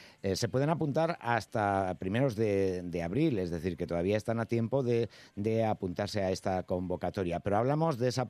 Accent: Spain; Ya sabes cómo somos los españoles para eso.

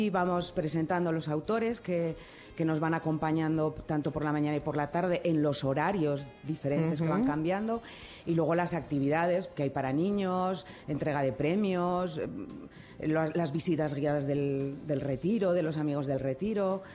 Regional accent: Navarre, Spain; now in Madrid, Spain; Yo soy navarra, vine a Madrid hace 30 años, o sea que me siento madrileña de adopción y casi dices, he tenido el mismo tiempo en un lugar que en otro

